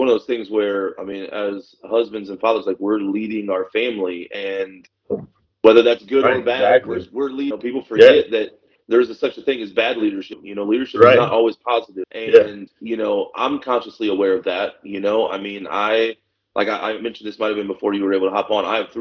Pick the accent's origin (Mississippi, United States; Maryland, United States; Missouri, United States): Missouri, United States; we're originally from Missouri and it was different Missouri, but down in Florida